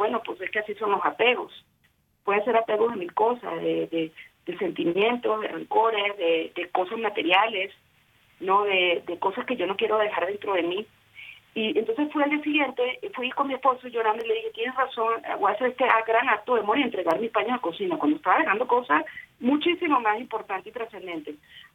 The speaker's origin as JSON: {"language": "Spanish", "country": "Venezuela", "moved": "as an adult", "lives_now": "Philippines", "said": "Cuando yo me fui de Venezuela a Filipinas"}